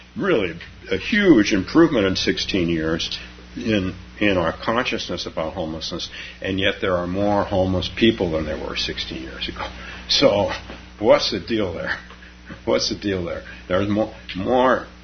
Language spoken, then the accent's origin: English; California, United States; he was governor of my home state, California.